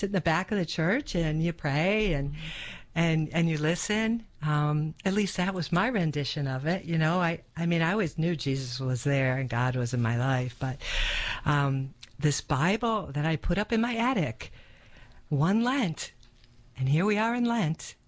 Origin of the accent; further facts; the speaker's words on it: Northeast, United States; now in Atlanta, United States; I'm from the Northeast, and I moved to Atlanta in 1982.